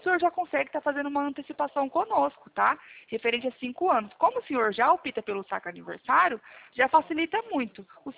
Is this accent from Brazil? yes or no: yes; Presidente Prudente, São Paulo, Brazil; Eu sou de Presidente Prudente, aqui do interior de São Paulo.